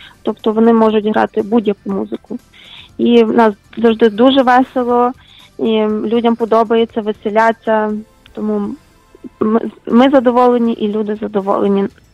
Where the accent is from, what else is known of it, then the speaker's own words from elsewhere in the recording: Lviv, Lviv Oblast, Ukraine; now in United States; Мій батько мав ресторан в Україні, ми зі Львова.